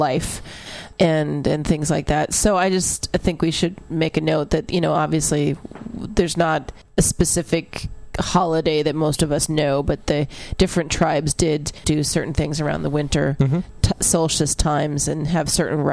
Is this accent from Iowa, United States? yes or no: no; Seattle, Washington, United States; I grew up in Seattle, and I went to a school that was at least half Jewish